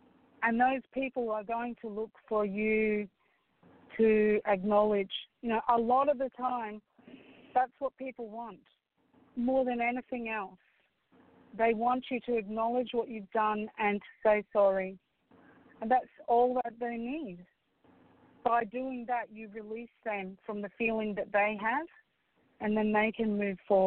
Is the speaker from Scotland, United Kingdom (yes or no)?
yes; Scotland, United Kingdom; As a Scot, that is something that we learned as Scots a long time ago, because we were persecuted by the English for so many centuries.